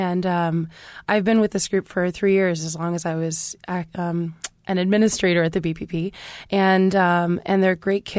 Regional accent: Jasper, Indiana, United States; My sister's 10 years older than me, and we're from Jasper, Indiana. And so at Jasper High School, they did a production of Wiley and the Hairy Man.

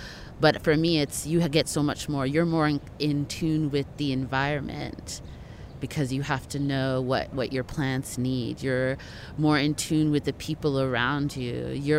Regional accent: Canada; I'm from Canada

